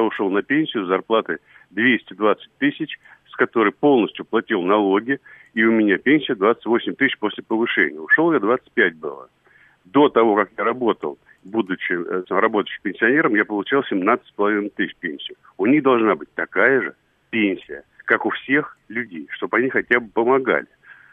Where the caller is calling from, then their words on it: Moscow, Russia; я из Москвы, на пенсии недавно, вот генеральный директор фирмы был.